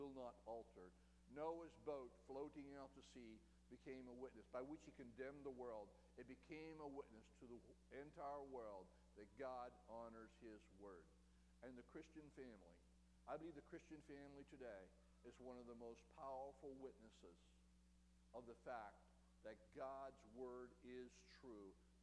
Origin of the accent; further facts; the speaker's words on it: Chambersburg, Pennsylvania, United States; And we're from Chambersburg, Pennsylvania. You ever get to South Central Pennsylvania, look us up.